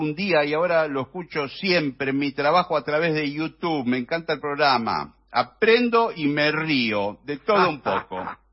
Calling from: Bell Ville, Córdoba, Argentina; de Belville, Córdoba.

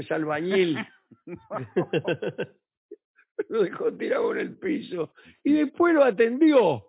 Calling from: Salto, Uruguay; de Salto, Uruguay.

